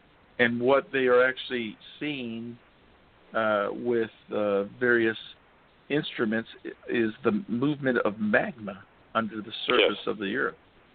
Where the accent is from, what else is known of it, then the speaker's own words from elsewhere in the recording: California, United States; For instance, Larry, you mentioned I'm from California, lived there a good number of years, even though I escaped when I joined the military.